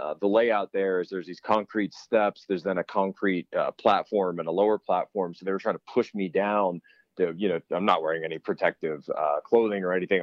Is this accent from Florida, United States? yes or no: no; Pennsylvania, United States; born or raised there